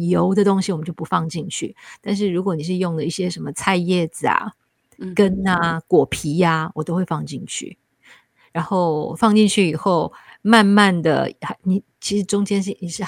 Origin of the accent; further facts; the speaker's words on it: Taiwan; 因为我自己是从台湾来的，台湾人特别喜欢去日本旅游